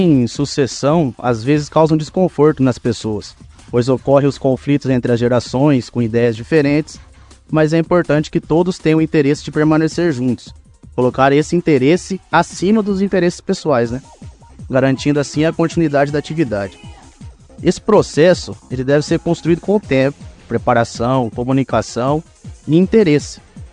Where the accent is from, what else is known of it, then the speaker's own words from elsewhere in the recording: Cândido Mota, São Paulo, Brazil; sou de Cândido Mota